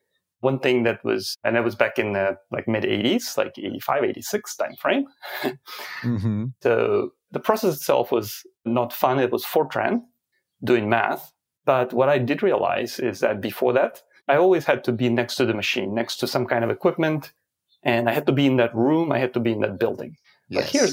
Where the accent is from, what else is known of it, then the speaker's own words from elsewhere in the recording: Ukraine; English is a second language; I'm originally from Ukraine, and I started my education in Telecommunication Institute in my hometown.